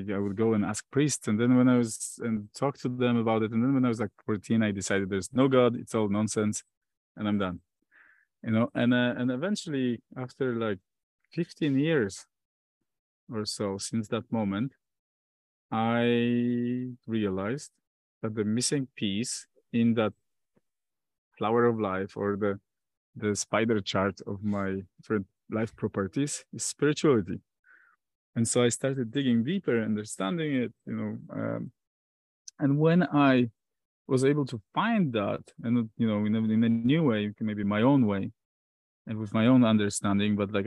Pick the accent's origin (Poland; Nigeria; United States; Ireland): Poland; English is a second language; Like, I come from Poland and I feel like culturally self-love is just something that's seen as narcissistic and wrong.